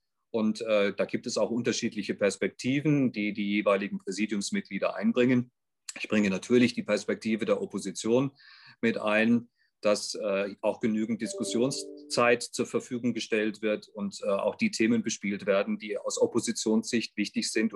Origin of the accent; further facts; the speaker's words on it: Rhineland-Palatinate, Germany; born there; 51 Jahre alt, gebürtiger Pfälzer. Ich habe einen 17-jährigen Sohn, bin evangelisch